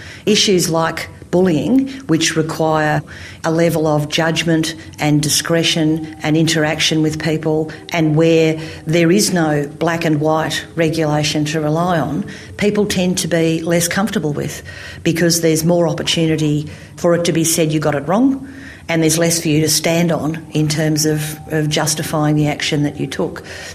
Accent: Australia; the way that we as an Australian community have responded to this issue in workplaces has not been successful.

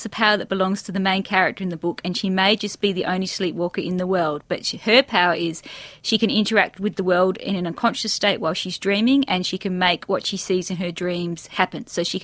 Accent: Western Australia, Australia; I come from the Balgu people of the Pilbara region of Western Australia

